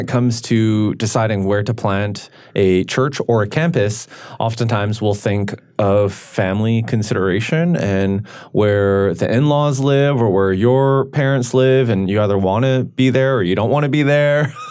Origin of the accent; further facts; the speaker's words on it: Vancouver, British Columbia, Canada; because I'm Korean, that it would be easy, but I grew up in Vancouver. I was born and raised in Vancouver, and even living in Korea was quite, not stressful